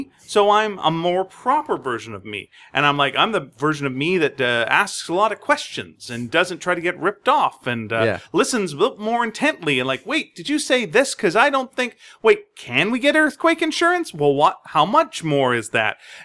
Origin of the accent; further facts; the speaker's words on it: Canada; And as a Canadian, I cannot abide rudeness.